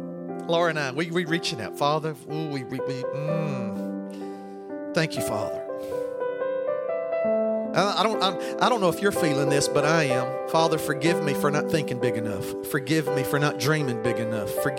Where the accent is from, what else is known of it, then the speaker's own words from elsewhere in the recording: Spring Hill, Louisiana, United States; But Pastor, I'm from Spring Hill, Louisiana. That's where I was born and raised.